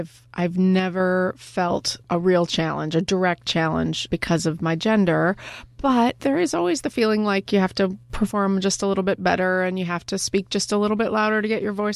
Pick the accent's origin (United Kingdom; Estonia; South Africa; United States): United States; Arizona; also born or lived in Boston, United States; And for me, I grew up in Arizona. I was born in Boston, but I grew up in Arizona.